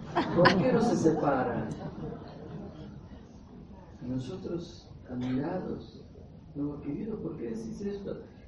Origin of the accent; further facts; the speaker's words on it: Brazil; now in Argentina; Y yo de chico en Brasil salía a jugar con mis amigos a las calles de noche.